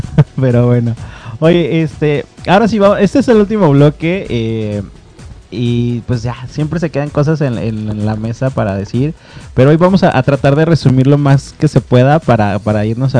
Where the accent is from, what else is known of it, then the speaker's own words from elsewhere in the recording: Mexico; como mexicanos